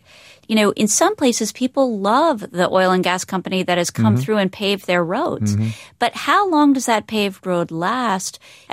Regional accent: Philadelphia, Pennsylvania, United States; now in New York City, United States; I live in New York City, but I'm from Philadelphia.

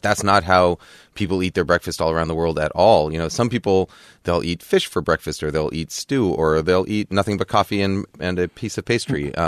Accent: New York, United States; And I mean, I grew up in New York, so a really good fresh bagel with cream cheese.

